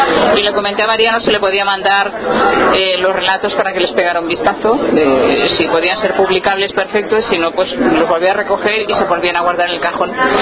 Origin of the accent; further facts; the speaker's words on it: Valencian Community, Spain; no confundamos, no, yo soy valenciana